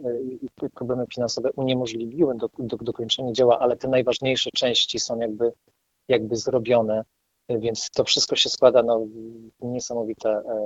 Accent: Tychy, Silesian Voivodeship, Poland; moved away as an adult; Jestem z urodzenia Tyszaninem. Urodziłem i wychowałem się w Tychach i potem dopiero w okresie studenckim jakby wyemigrowałem i no już do Tychów nie wróciłem

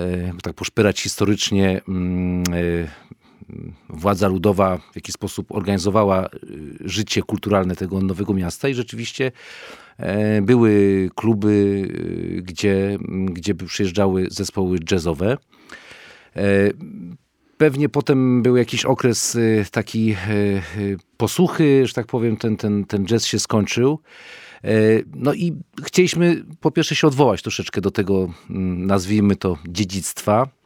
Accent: Kraków, Lesser Poland, Poland; Dlaczego w Hucie? Bo ja jestem z Huty.

